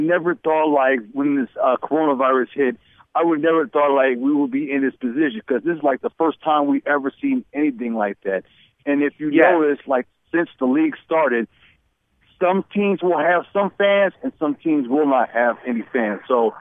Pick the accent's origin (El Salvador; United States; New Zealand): United States; Detroit, Michigan; I am from Detroit, Michigan